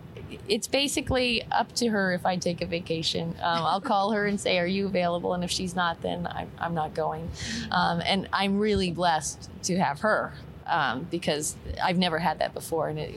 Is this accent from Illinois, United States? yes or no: no; New York, United States; Upstate New York, in the Catskill Mountains.